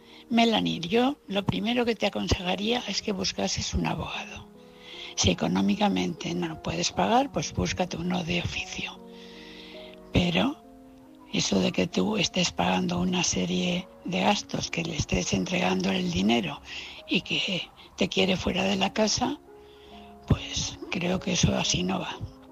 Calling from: Valencia, Valencian Community, Spain; de Valencia.

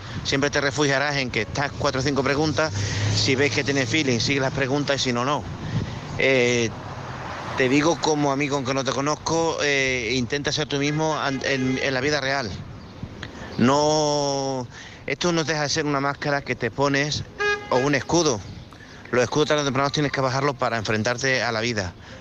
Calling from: Badajoz, Extremadura, Spain; de Badajoz.

